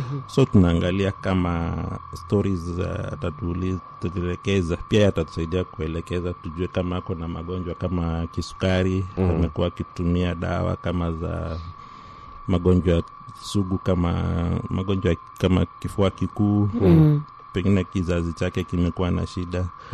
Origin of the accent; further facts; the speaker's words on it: Malindi, Kilifi County, Kenya; So kama kule kwetu Malindi ni wengi ambao wanatumia vileo